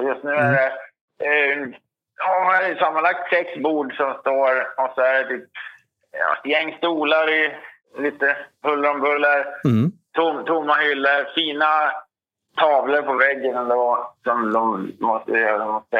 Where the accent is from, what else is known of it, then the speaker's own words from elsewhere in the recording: Mjällom, Västernorrland County, Sweden; det kommer inte i närheten av Mjällom där jag kommer ifrån när jag var uppvuxen.